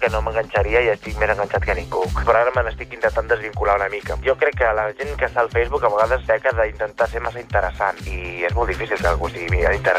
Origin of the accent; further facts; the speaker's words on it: Calafell, Catalonia, Spain; soc actor i soc de Calafell.